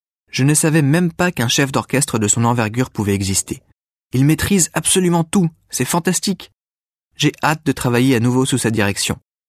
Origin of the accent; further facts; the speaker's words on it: Marseille, Provence-Alpes-Côte d'Azur, France; pour entendre Parsifal à Marseille, ma ville natale.